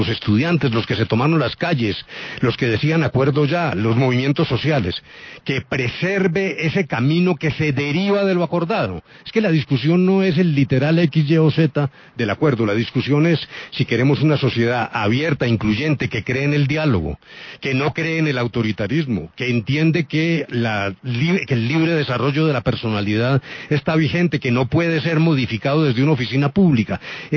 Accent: Colombia; que los colombianos tenemos más de una neurona.

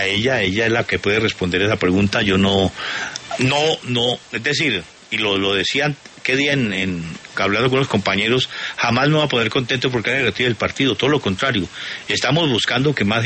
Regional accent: Colombia; Sentir que somos colombianos

